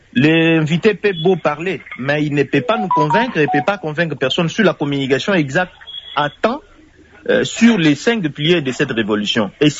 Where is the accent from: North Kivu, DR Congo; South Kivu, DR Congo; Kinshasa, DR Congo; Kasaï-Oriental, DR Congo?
Kasaï-Oriental, DR Congo; Tshilenge; À combien plus forte raison les jeunes qui sont chez moi à Tshilenge